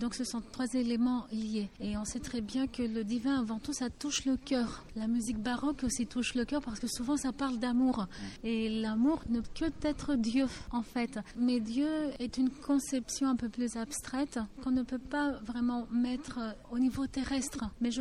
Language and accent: French; Athens, Attica, Greece; born there; French is a second language; Je suis née à Athènes. Mes origines évidemment sont byzantines et de l'Asie mineure.